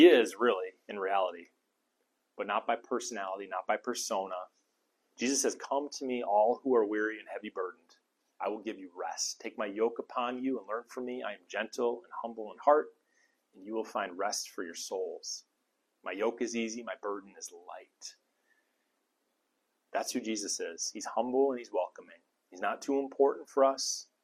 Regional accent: Eau Claire, Wisconsin, United States; which I say is new because I grew up in Eau Claire, and at one point it was new, but now it's like 15 years old.

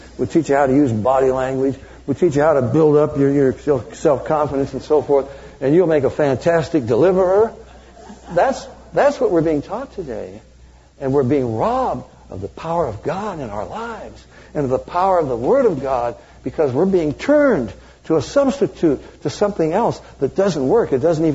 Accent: California, United States; Self-esteem? I come from California.

